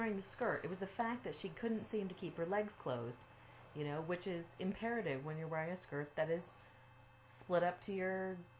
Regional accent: United States; That's because I'm American and I'm allowed to be.

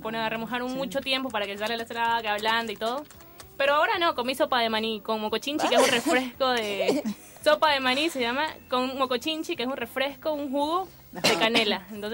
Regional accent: Santa Cruz de la Sierra, Santa Cruz, Bolivia; ahora es el bicentenario de mi tierra, de Santa Cruz de la Sierra

